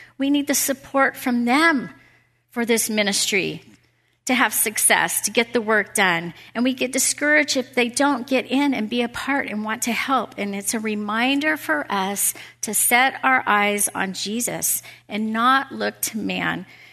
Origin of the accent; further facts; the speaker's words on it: Oregon, United States; Now, I grew up in Southern Oregon, way out in the boonies, in the mountains, and there wasn't a need to lock doors.